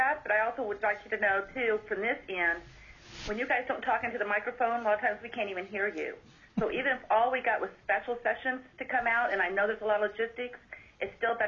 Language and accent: English; North Pole, Alaska, United States; I'm from North Pole, Alaska.